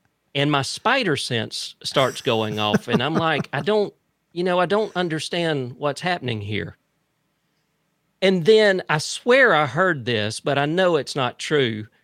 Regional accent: Fitzgerald, Georgia, United States; So remember I told you that I'm originally from Fitzgerald, Georgia

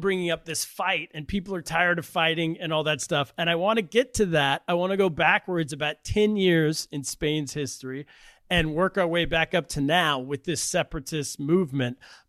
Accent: California, United States; I grew up in California.

